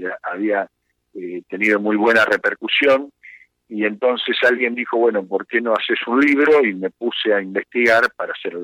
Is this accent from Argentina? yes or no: yes; Argentina; yo sentí como argentino que esta manía, que a veces es muy típica de los argentinos